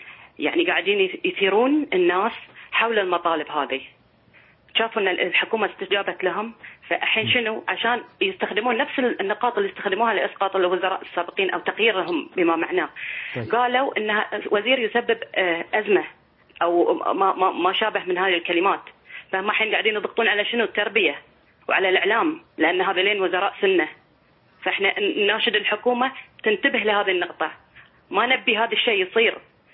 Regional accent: Bahrain; أنا وحدة بحرينية أدافع عن وطني بكل دم قطرة دم فيني

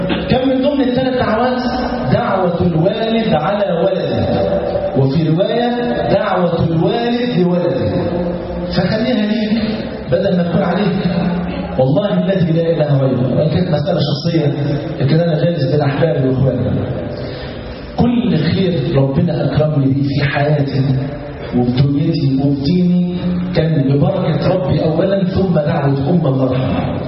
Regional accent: Egypt; في ظل النظام السابق عندنا في مصر

